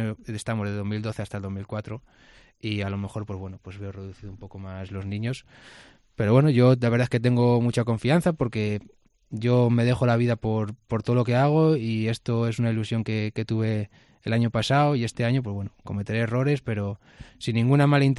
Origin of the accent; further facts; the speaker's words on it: Villoruela, Castile and León, Spain; Sí, lo hago en mi pueblo, sí. Yo no tuve la oportunidad cuando fui pequeño de tener un campus, ¿no?